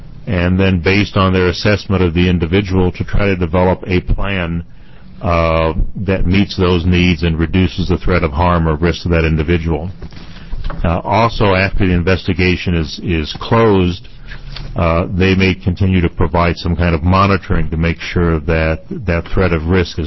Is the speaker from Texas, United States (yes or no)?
no; Salem, Oregon, United States; from Salem, Oregon.